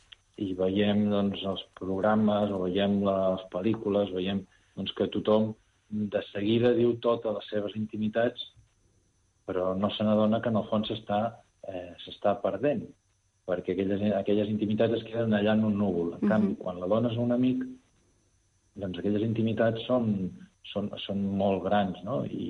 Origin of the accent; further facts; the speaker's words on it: Girona, Catalonia, Spain; moved away; Si jo mateix soc de Girona i porto molts anys que no estic vivint allà.